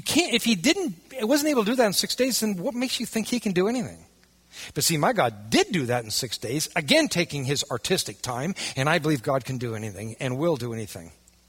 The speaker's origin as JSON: {"language": "English", "region": "Iowa", "country": "United States", "tie": "born or raised there", "said": "But the water well on my farm where I grew up in Iowa, the only reason we drilled there was water witching."}